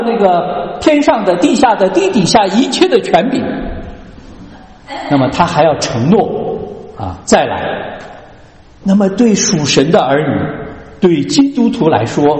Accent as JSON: {"language": "Chinese", "country": "China", "lives_now": "United States", "said": "我们中国人穷惯了，也被独裁政府压制惯了，所以每个人都是为了这样一个目的来到这个国家。"}